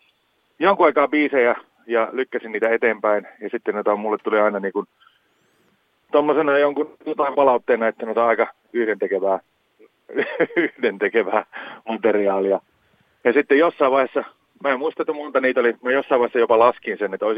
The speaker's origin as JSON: {"language": "Finnish", "town": "Lappajärvi", "region": "South Ostrobothnia", "country": "Finland", "lives_now": "Helsinki, Finland", "said": "joka mä oon Lappajärveltä alun perin lähtöisin ja asunut yli 20 vuotta jo Helsingissä"}